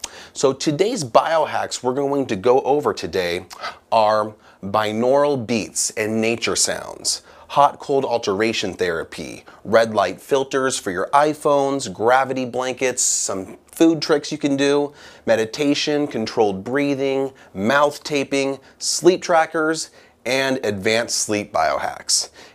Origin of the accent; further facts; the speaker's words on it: Seattle, Washington, United States; Since I'm from Seattle, it tends to rain a lot. So to me, it just puts me back at home.